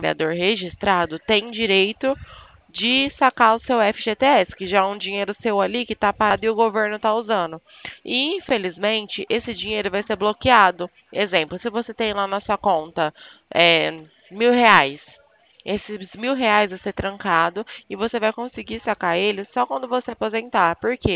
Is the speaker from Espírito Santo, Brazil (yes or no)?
no; Bebedouro, São Paulo, Brazil; Oh, eu sou de Bebedouro.